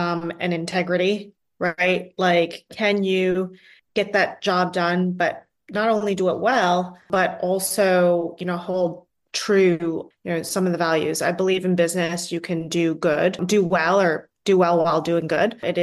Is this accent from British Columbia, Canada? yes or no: no; Toronto, Ontario, Canada; now in Philadelphia, United States; Well, today I'm in Philly, originally from Toronto, so Canadian. Moved here for my last employer, which is Comcast.